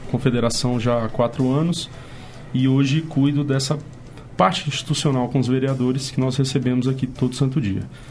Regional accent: Conselheiro Lafaiete, Minas Gerais, Brazil; born there; eu nasci em Conselheiro Lafaiete, que é ali pertinho

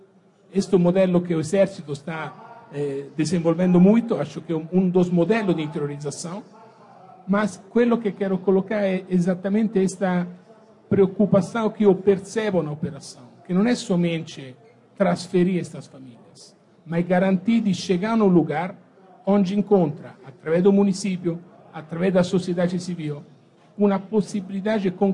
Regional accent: Italy; Portuguese is a second language; now in Brazil; Eu sou italiano de origem, portanto, imigrado. E 20 anos atrás comecei a viver neste país

